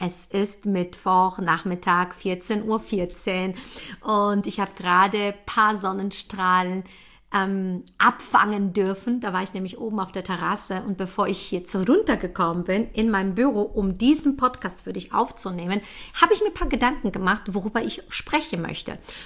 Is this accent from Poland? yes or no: yes; Poland; now in Germany; Ich bin aus Polen geflüchtet mit zwei Koffern, mit meinen Eltern.